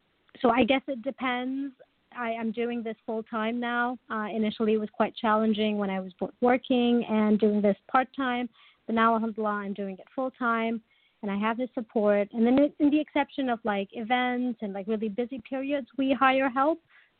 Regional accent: Tanzania; I'm originally from Tanzania in East Africa.

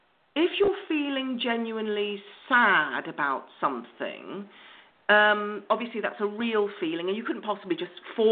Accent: United Kingdom; Well, we are British, after all.

